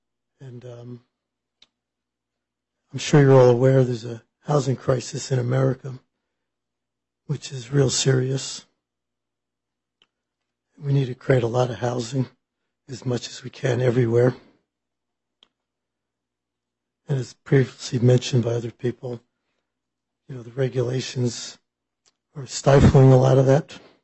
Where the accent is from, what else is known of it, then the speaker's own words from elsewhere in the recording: Seattle, Washington, United States; I'm from Seattle. By the way, I've been working in Kitsap County for 45 years.